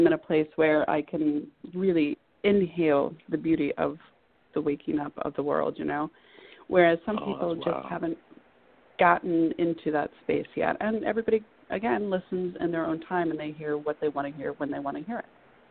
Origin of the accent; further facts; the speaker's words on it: Miami, Florida, United States; I'm from Miami.